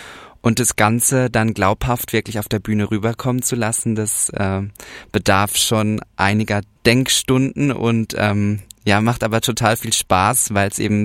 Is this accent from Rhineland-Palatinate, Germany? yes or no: no; Freiburg, Baden-Württemberg, Germany; Ich komme aus Freiburg